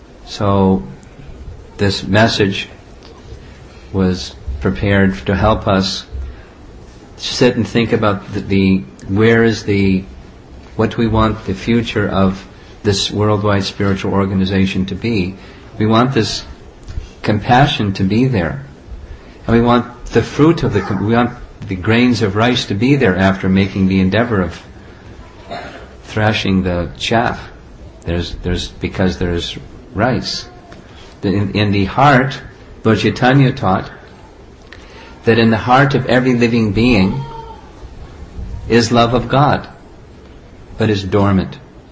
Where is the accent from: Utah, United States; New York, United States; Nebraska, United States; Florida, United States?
New York, United States; I mean, I'm from New York, where the population is a lot of people in a small space.